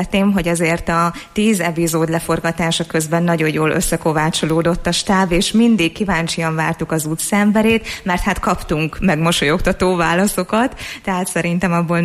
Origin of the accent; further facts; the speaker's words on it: Eger, Heves, Hungary; hogyha már itt egriek vagyunk